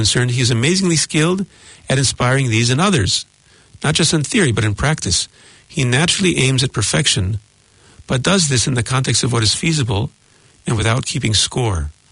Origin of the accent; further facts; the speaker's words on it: United States; Number two, I'm from America originally.